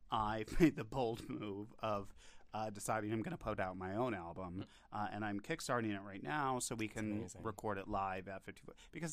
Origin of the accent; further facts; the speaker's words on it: New York, United States; moved away as an adult; now in Pennsylvania, United States; I mean, I'm from upstate New York, but moved to Pennsylvania.